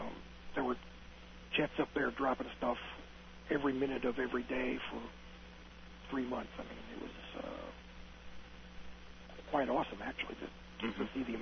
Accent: United States; Marines are pretty cocky, and, you know, we're American, we got the best equipment and everything.

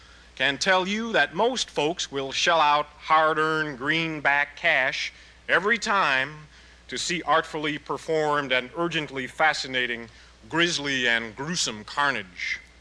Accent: Chicago, Illinois, United States; I'm from Chicago

